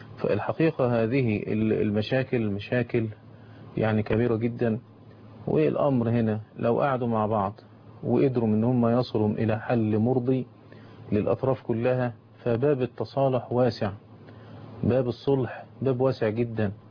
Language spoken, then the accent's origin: Arabic; Egypt; زي ما بيقولوا عندنا في مصر في حجر أبوه